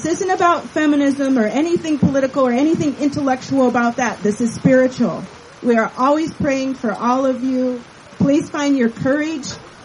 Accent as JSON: {"language": "English", "country": "United States", "said": "So I'm a Meskwaki Indian. I'm Native American."}